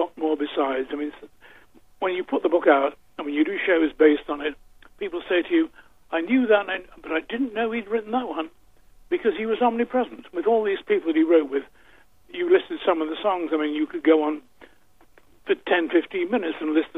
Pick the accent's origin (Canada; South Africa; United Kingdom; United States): United Kingdom; being a Brit, there are one or two Brits who might be in this league